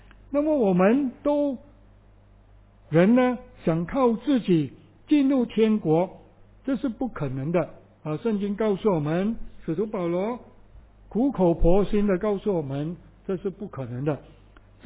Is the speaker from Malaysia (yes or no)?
yes; Malaysia; 你去搭飞机的时候去登机，要轮椅来推你，我们很讨厌啊，我们马来西亚人都很讨厌。